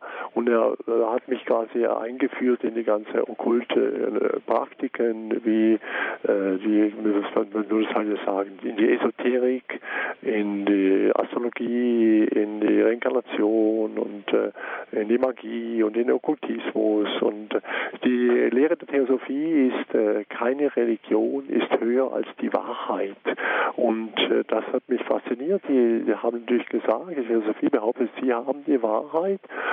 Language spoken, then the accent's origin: German; Konstanz, Baden-Württemberg, Germany; ich bin in Konstanz aufgewachsen, bin Doppelstaatsbürger und bin Schweizer und Deutscher und ich bin katholisch getauft, bin immer regelmäßig zur Heiligen Messe gegangen